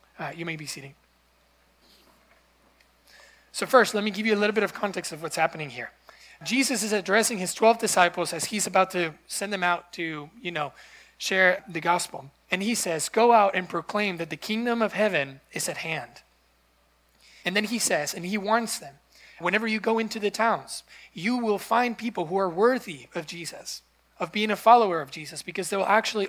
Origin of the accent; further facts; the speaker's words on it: Guatemala; I am from Guatemala